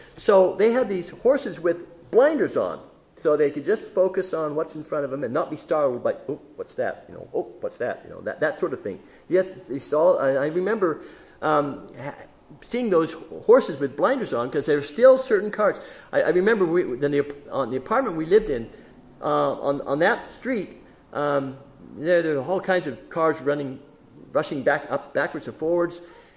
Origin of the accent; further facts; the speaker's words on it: Belgium; I remember growing up in Belgium.